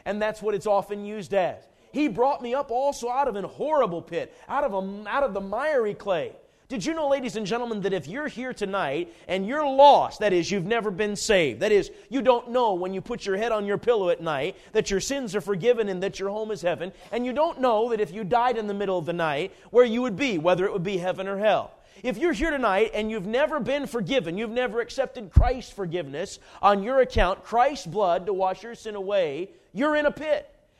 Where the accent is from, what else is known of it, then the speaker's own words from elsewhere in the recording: Coon Rapids, Minnesota, United States; I mean, I grew up pretty much in Coon Rapids, Minnesota, not in the country, mostly in the city.